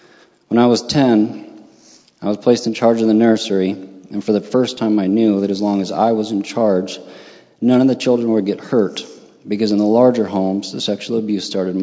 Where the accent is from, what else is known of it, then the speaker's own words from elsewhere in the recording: Salt Lake City, Utah, United States; born there; I was born in December 1978 in Salt Lake City. At the time, my mother was traveling from California to Michigan.